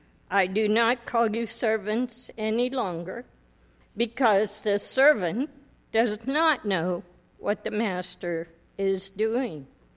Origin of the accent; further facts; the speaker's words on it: Jamestown, Pennsylvania, United States; We grew up as neighbors in Jamestown, PA.